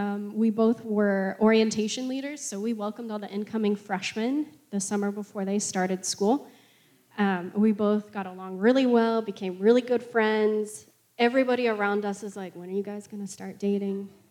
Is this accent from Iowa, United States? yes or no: no; Eureka, Kansas, United States; also born or lived in Omaha, Nebraska / Liberty, Missouri; Yeah, so I grew up in Eureka, Kansas. I was born in Omaha, Nebraska. Lived there for a few years until we moved to Liberty, Missouri area in the Kansas City metro. And then moved to Eureka, Kansas